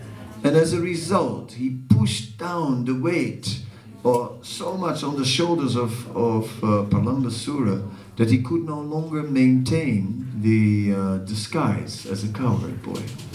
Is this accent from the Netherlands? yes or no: yes; Amsterdam, North Holland, Netherlands; I'm used to it. I'm from Amsterdam. We don't close our windows for that.